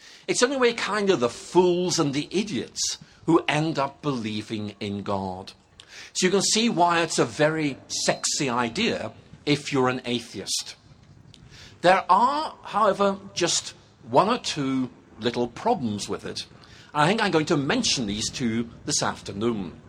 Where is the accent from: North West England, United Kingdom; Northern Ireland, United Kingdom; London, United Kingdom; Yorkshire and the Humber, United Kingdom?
Northern Ireland, United Kingdom; I've lost my accent, but I grew up in Northern Ireland. And growing up in Northern Ireland was a kind of quite exciting thing to do back in the 1960s